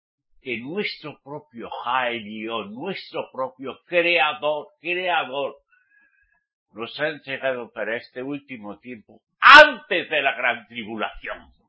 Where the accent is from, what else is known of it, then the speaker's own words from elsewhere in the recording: Spain; en mi país, que es España, donde se empezó el castellano a hablar